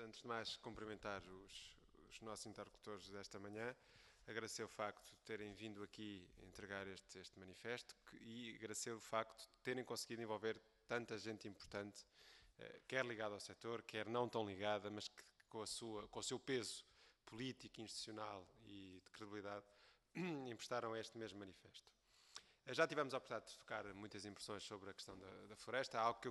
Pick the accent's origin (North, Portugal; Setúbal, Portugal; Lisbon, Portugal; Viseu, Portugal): Setúbal, Portugal; Eu sou do distrito de Setúbal, como sabem, é um distrito fortemente com uma fileira florestal grande